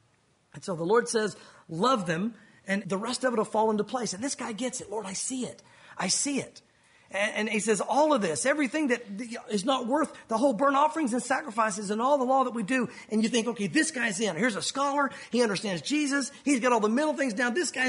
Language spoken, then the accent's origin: English; the South, United States; We can make fun of ourselves. We're from the South, right?